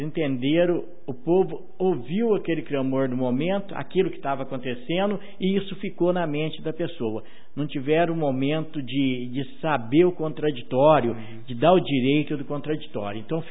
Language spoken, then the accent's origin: Portuguese; Guaxupé, Minas Gerais, Brazil; born there; eu que nasci em Guaxupé, estou há 58 anos, fazer 59 anos, estou aqui no município